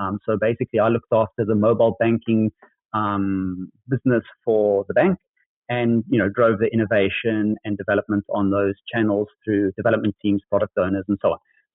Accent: New Zealand; born there; I was born in New Zealand

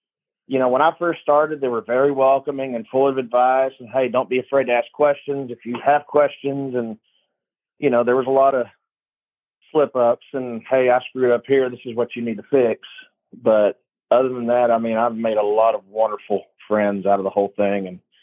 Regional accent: Amarillo, Texas, United States; born there; So I was born in Amarillo, Texas. I'm 35 years old, and I'll be 36 in a few months.

